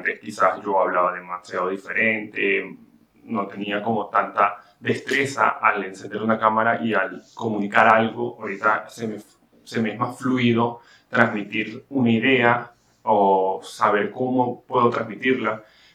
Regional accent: Venezuela; born there; Porque yo nací en Venezuela y obviamente a mí nadie me impide el acceso a mi país

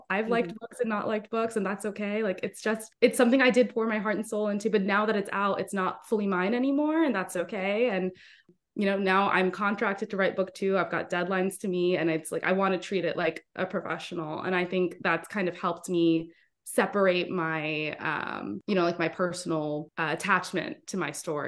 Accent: Houston, Texas, United States; So I just moved back to Houston a couple months ago. And I've been trying to get back to my hometown for a while. So all my family's here. I love Houston. It's where I grew up.

